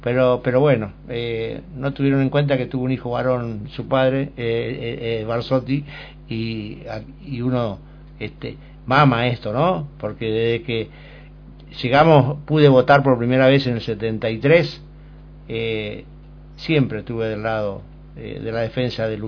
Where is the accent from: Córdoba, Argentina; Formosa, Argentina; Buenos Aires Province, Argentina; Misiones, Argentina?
Formosa, Argentina; Clorinda; yo soy de Clorinda. Cuéntemelo a mí, que yo nací en Clorinda, provincia de Formosa.